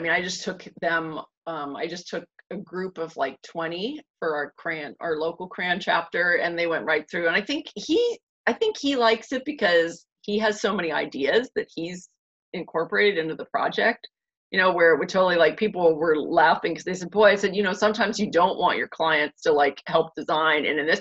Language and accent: English; Pittsburgh, Pennsylvania, United States; I grew up in Pittsburgh and never went to Cincinnati the entire time.